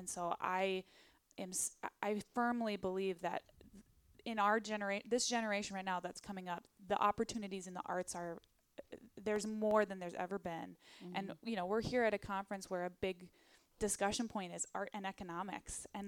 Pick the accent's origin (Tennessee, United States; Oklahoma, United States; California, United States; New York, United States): Oklahoma, United States; Tulsa; I grew up in Tulsa, Oklahoma, and went to a high school that had just an unbelievable music education program.